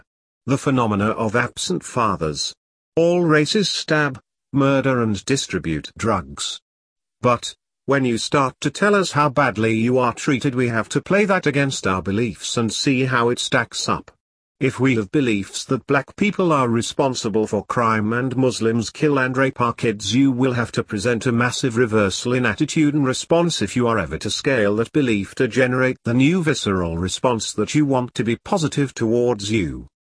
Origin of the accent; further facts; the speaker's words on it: Stoke Newington, London, United Kingdom; I grew up in Stoke Newington, which was an area settled by the Windrush generation.